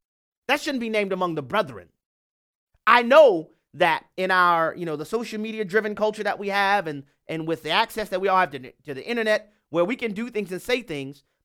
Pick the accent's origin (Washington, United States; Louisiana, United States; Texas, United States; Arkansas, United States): Louisiana, United States; Happened at the University of Louisiana Lafayette, in my home state.